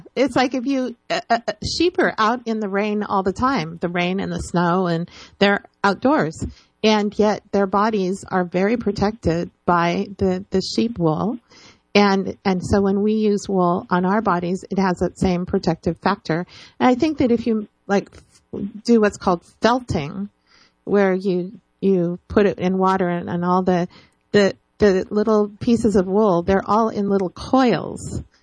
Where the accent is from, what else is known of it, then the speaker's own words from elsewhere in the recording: California, United States; You know, I come from Northern California, and I have, as you probably know, there are a lot of forests in Northern California, and I particularly lived in a forested area.